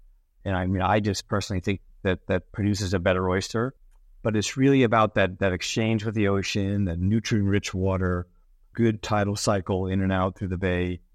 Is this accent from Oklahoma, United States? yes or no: no; New York, United States; So I grew up on the East Coast, on the East End of Long Island, New York, fishing, clamming, hunting